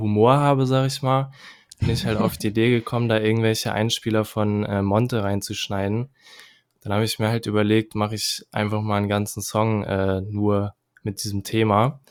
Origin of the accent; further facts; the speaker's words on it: Kiel, Schleswig-Holstein, Germany; ich bin 23 Jahre alt und ich komme aus Kiel